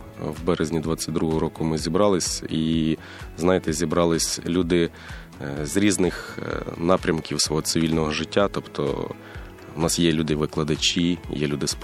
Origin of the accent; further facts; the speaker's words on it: Odesa, Odesa Oblast, Ukraine; ось ми з Одеси, зараз стоїмо на Херсонському напрямку.